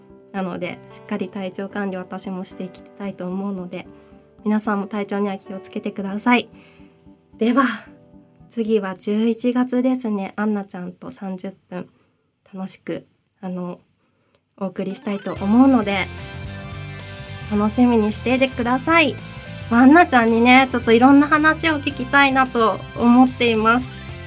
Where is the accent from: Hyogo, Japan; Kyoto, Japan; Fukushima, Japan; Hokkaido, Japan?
Hokkaido, Japan; now in Tokyo, Japan; 北海道なんですよ私、北海道出身です。